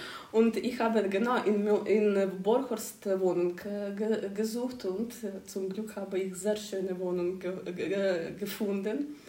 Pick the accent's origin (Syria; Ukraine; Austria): Ukraine; German is a second language; moved away as an adult; now in Germany; ich komme aus der Ukraine. 2022 bin ich mit meiner Tochter nach Deutschland gekommen wegen des Kriegs. Zuerst sind wir nach Berlin gekommen